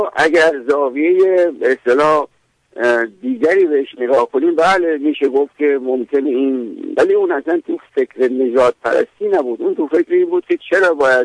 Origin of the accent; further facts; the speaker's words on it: Iran; ولی به هر حال ما ایرانی هستیم